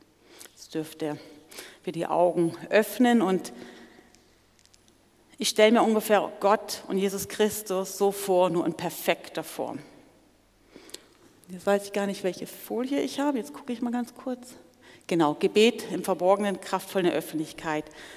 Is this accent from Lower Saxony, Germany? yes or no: yes; Celle, Lower Saxony, Germany; now in Switzerland; ich komme nicht aus der Schweiz ursprünglich, das stimmt. Ich komme aus Celle, das ist im Norden von Deutschland, aber ich lebe schon viel länger in der Schweiz als sonst wo.